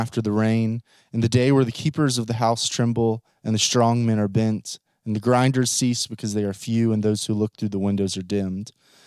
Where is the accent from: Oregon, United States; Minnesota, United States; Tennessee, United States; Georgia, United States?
Georgia, United States; St. Simons Island; So I was born and raised in St. Simons Island, Georgia, grew up with wonderful Christian parents.